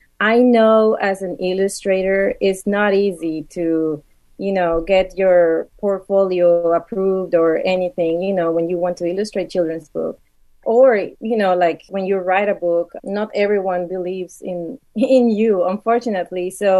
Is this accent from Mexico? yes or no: yes; Mexico; I think growing up in Mexico and having this lived experience on my own of what it is to eat tacos, to smell them, to cook them